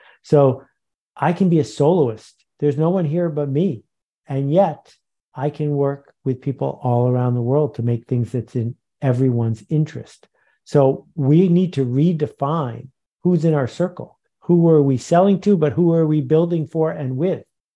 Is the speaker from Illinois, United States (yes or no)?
no; Buffalo, New York, United States; I grew up in Buffalo, New York. There were always strangers at our house.